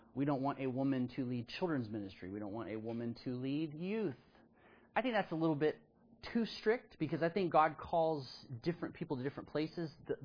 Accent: Austin, Texas, United States; because I grew up in Austin.

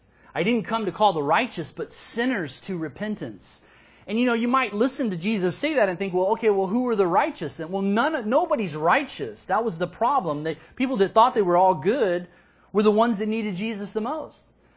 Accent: Texas, United States; You know, I grew up in Texas

